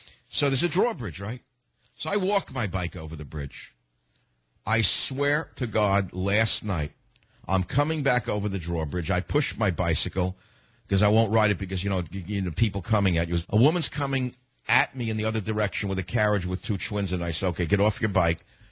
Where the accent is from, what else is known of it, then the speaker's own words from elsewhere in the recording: Bronx, New York, United States; because, you see, I grew up in the Bronx.